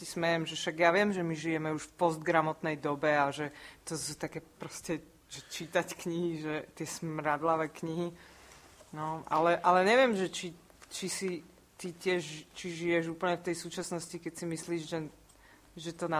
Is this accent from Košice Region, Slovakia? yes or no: no; Bratislava, Bratislava Region, Slovakia; Ja som z Bratislavy, ale môj tatko sa narodil v Žiline